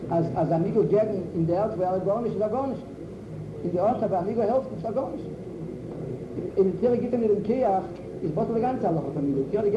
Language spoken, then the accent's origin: German; United States; German is a second language; als ich wieder jedem gesagt habe, ich bin Amerikaner.